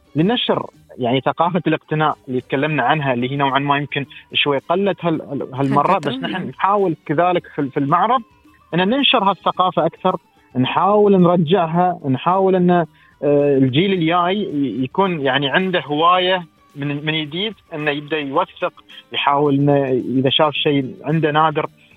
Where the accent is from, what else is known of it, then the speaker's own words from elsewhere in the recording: United Arab Emirates; ان في ما شاء الله عندنا نحن ترى يعني كاماراتيين